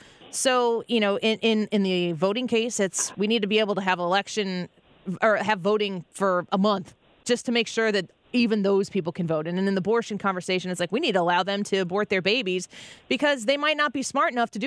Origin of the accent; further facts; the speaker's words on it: Illinois, United States; I'm from Illinois